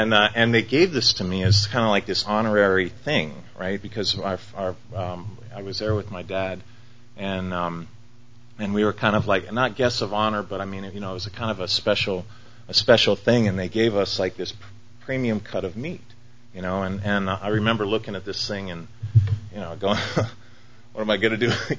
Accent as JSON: {"language": "English", "town": "Bartlesville", "region": "Oklahoma", "country": "United States", "tie": "born there", "said": "about 40 miles from where I was born, which was a small town called Bartlesville, Oklahoma."}